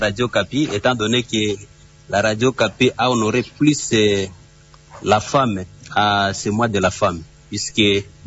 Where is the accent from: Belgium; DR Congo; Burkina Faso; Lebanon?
DR Congo; Chez nous en RDC